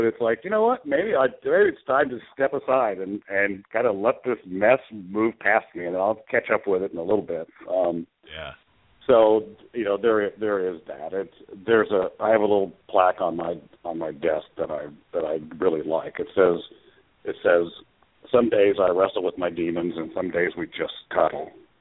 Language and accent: English; Kansas, United States; I grew up in Kansas, and there was three channels, and they were in black and white on the TV.